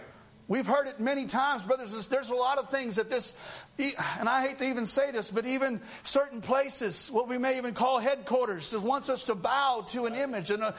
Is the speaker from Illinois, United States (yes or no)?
no; Amarillo, Texas, United States; I'm a man from Amarillo, Texas.